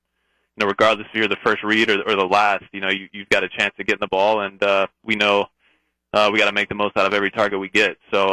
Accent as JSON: {"language": "English", "region": "South Carolina", "country": "United States", "tie": "born or raised there", "said": "I probably would have ended up at a smaller SoCon school, you know, growing up in South Carolina."}